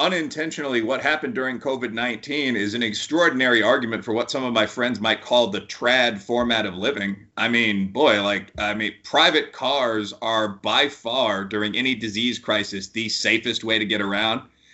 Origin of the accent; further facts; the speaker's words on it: Chicago, Illinois, United States; I mean, I'm from Chicago.